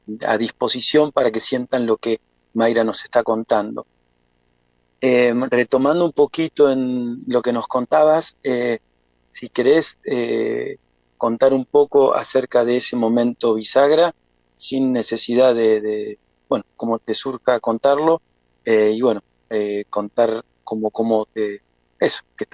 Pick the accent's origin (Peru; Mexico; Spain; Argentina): Argentina; Bariloche, Río Negro; como me presentaron las chicas … de Bariloche